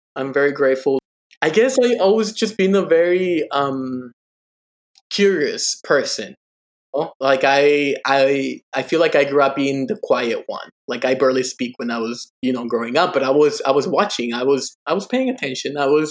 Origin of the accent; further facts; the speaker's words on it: Denver, Colorado, United States; now in New York, United States; because I grew up in Colorado. I grew up in Denver. That's where my mom and my brothers are.